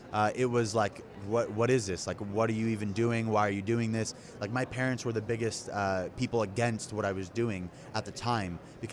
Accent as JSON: {"language": "English", "region": "New York", "country": "United States", "tie": "born there", "said": "my dad was born in Jordan, my mom was born in New York, I was born in New York, so it was very, like, we had just come over"}